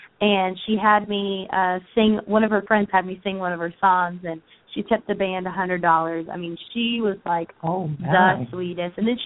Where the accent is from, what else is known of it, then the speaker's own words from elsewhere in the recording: Texas, United States; I'm from Texas, and they're from Texas.